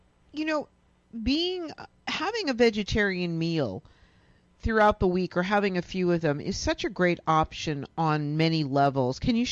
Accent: Massachusetts, United States; I lived outside of Boston. I grew up outside of Boston in a seaside community

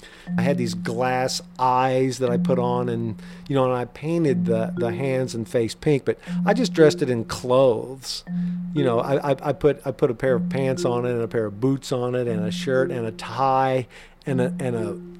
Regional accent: Tell City, Indiana, United States; they had the winning pieces of art on display at a bank in my hometown down in Tell City, Indiana.

